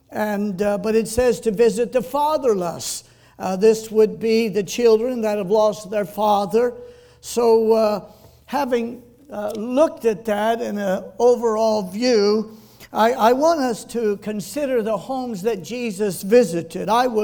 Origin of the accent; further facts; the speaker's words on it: Ventura, California, United States; I was just shocked to find out how much that little house sold for that I grew up in Ventura.